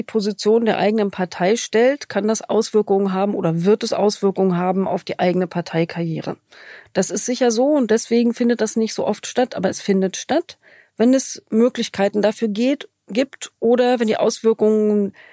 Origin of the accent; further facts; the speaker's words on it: East Germany, Germany; Zum Beispiel bin ich Ossi